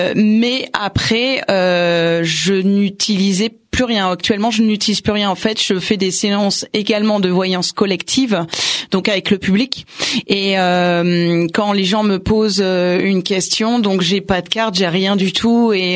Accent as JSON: {"language": "French", "town": "Angers", "region": "Pays de la Loire", "country": "France", "tie": "born there", "said": "Oui, je suis née à Angers, tout à fait, oui."}